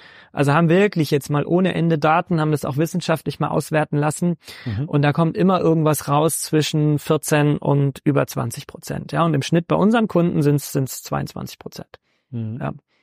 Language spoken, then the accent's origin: German; Rhineland, Germany; now in Munich, Germany; ich bin Rheinländer, ja, und ich habe meine Heimat eigentlich auch woanders, aber in München kann man schon ganz gut leben.